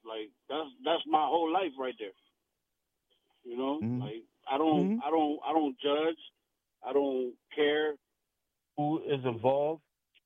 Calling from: Maryland, United States; Calling from Maryland.

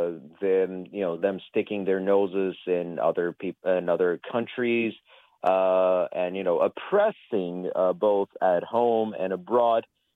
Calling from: Lisbon, Portugal; calling from Lisbon, Portugal.

